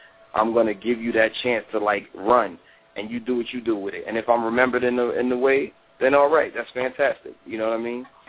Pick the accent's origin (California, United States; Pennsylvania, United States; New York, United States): New York, United States; I'm from New York by way of Queens and Brooklyn.